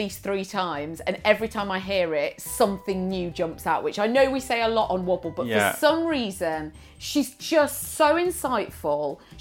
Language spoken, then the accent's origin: English; United Kingdom; especially if we're very British. We don't know what to do.